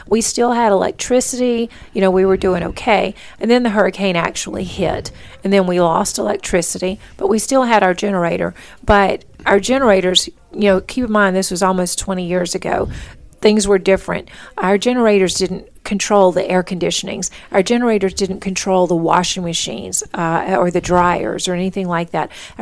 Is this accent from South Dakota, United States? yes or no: no; Louisiana, United States; You know, we're from Louisiana, so we've got somebody coming by to make jambalaya for us in the courtyard.